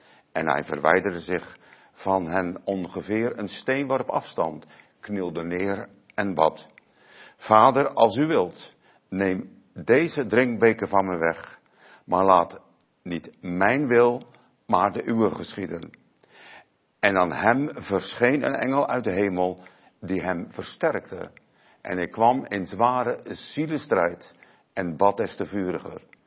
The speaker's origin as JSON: {"language": "Dutch", "town": "Urk", "region": "Flevoland", "country": "Netherlands", "said": "want ik kom uit Urk en daar woont zeevolk."}